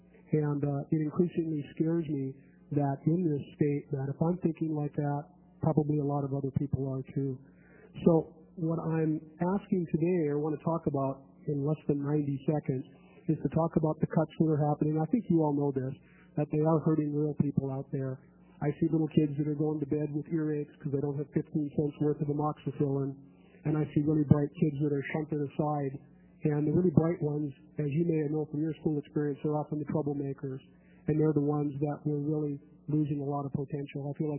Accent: Portland, Oregon, United States; I'm a teacher from Portland. I made that career change 5 years ago.

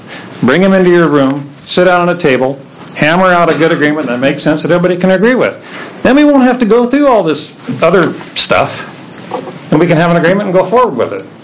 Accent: Oregon, United States; I am a lumberman. I was born and raised in Oregon.

